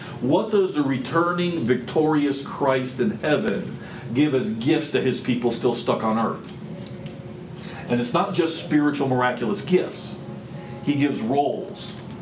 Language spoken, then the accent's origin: English; Tampa, Florida, United States; I grew up in Florida, and I remember part of the daily local weather forecast. Growing up in Tampa